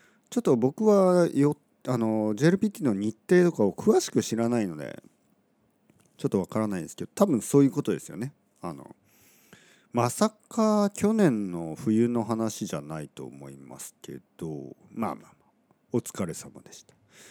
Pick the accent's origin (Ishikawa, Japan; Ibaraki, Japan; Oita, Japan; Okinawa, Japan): Oita, Japan; 僕は東京出身じゃないですよね。僕の出身は九州の大分県です。そして大学生まではこういう話し方はできなかった。